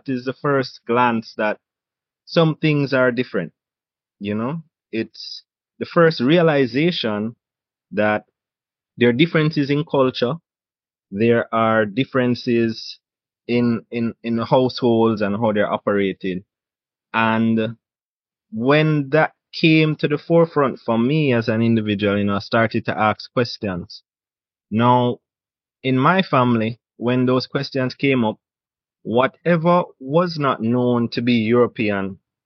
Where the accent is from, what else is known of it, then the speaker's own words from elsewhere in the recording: Saint Andrew, Jamaica; I grew up in St. Andrew, and, that's another contention, because people say that I come from Kingston, and I'll say St. Andrew because, my experiences growing up is running cows, neighbor's cows out of the yard